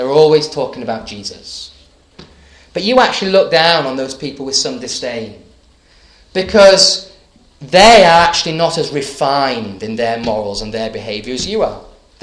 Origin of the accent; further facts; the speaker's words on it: Thirsk, Yorkshire and the Humber, United Kingdom; If you've ever visited my hometown, Thirsk, then you might have been struck by what a small and uneventful kind of place it is.